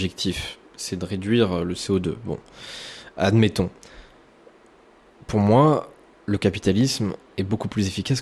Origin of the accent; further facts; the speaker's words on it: France; Chez nous, en France, c'est 40% aussi.